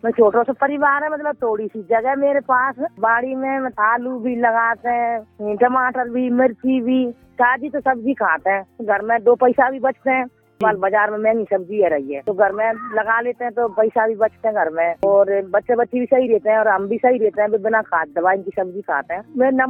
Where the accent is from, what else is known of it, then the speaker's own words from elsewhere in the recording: Dalande Khurd, India; मैं दलांदे खुर्द से हूँ।